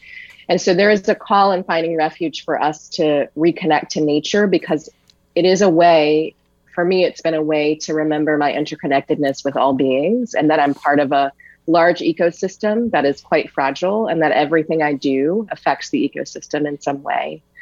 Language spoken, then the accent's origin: English; Richmond, Virginia, United States; And at the same time, I'm from Richmond, Virginia.